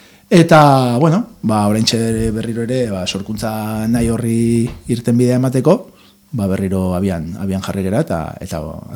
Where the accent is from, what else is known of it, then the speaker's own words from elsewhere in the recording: Errenteria, Basque Country, Spain; born there; now in Donostia, Spain; Bueno, ni bizi bai Donostian, baina bere ez jaiotzez Errenteria harra.